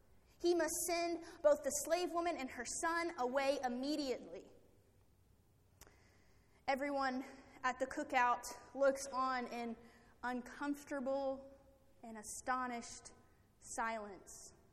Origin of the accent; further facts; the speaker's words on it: Memphis, Tennessee, United States; I grew up in Memphis, Tennessee, and demographically speaking, the majority of the people in the city are African American.